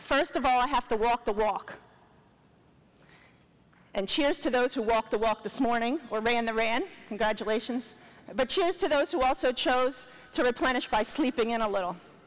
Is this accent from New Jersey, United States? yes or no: yes; Camden, New Jersey, United States; Not everybody who's born in Camden, New Jersey admits it. I was born in Camden, New Jersey, grew up there.